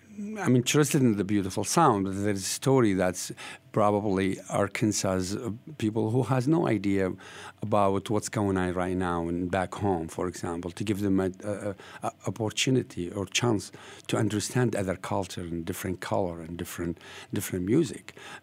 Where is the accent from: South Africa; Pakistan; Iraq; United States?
Iraq; and I'm from Iraq